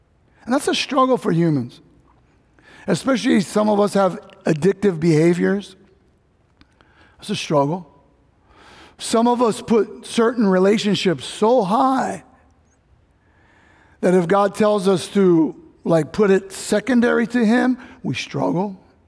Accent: California, United States; That's a purpose I never thought of as a young kid growing up in Cali.

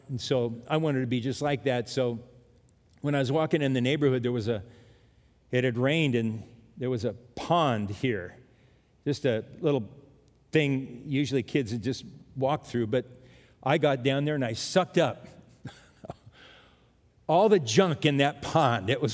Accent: California, United States; But when I grew up in California, I was just a little guy.

